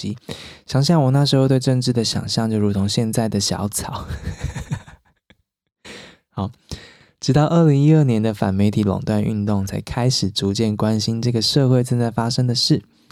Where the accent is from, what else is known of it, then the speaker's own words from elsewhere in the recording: Taiwan; 外国人们当时对台湾真的很不熟悉，要么以为我们是中国人，要么以为我来自于泰国